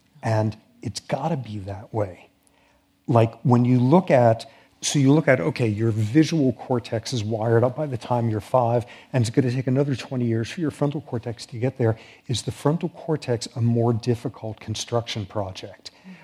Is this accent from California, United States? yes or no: yes; San Francisco, California, United States; I'm from San Francisco. They're my hometown team.